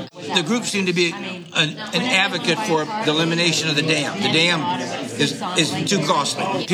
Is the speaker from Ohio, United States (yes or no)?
yes; Shaker Heights, Ohio, United States; Don't forget me. … from Shaker Heights.